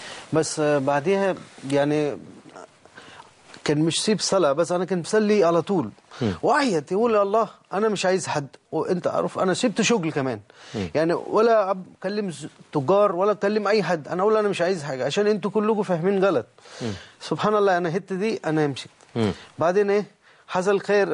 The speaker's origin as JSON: {"language": "Arabic", "country": "India", "second_language": "Arabic", "lives_now": "Egypt", "said": "يعني انا من هند، لكن انا لا بحب هند اكتر من مصر"}